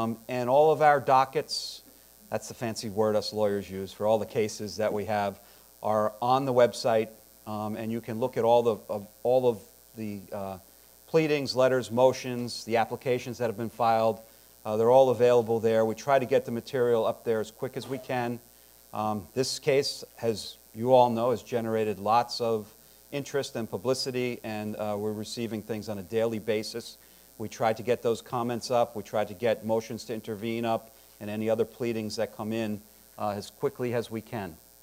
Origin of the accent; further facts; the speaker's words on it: Manchester, New Hampshire, United States; I am a lawyer from Manchester, New Hampshire.